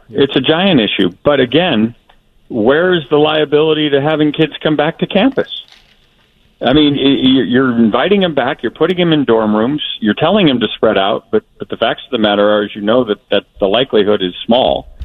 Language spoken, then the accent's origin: English; Wisconsin, United States; born there; I was born in Wisconsin.